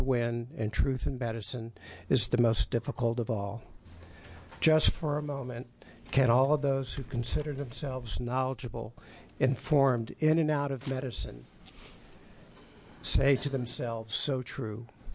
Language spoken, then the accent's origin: English; Medford, Oregon, United States; I'm from Medford, Oregon. I'm a parent.